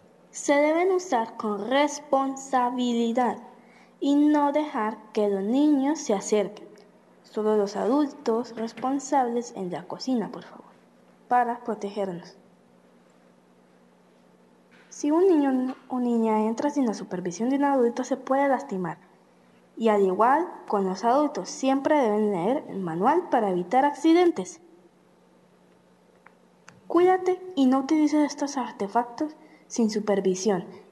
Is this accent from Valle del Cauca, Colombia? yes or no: yes; Cali, Valle del Cauca, Colombia; Soy de Cali y aquí les presento mi tarea.